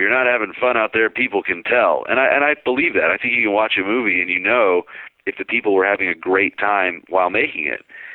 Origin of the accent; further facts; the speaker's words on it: Alabama, United States; Also, we filmed the movie in Alabama, which is my home state